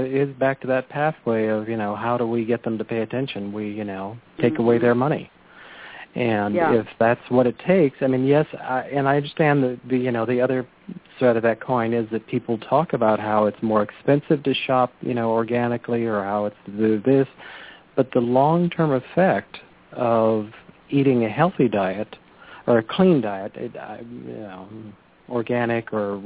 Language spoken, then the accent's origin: English; California, United States; I remember as a kid I grew up around the Salinas Valley